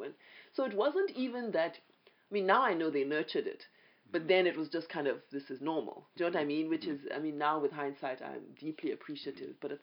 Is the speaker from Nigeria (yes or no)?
yes; Ile-Ife, Osun, Nigeria; also born or lived in Barbados; I grew up in Nigeria, really, because I was born in Barbados, but very soon, I was probably a year even, we moved back to Nigeria. I grew up in a town called Ile-Ife. It was a university town.